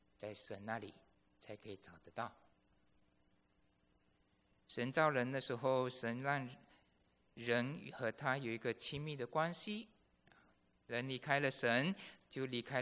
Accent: China; 所以我们中国人有这个观念啊，我们要孝敬祖宗，是不是？

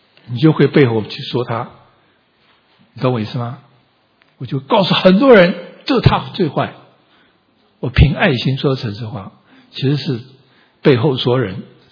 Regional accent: China; 我们都中国人

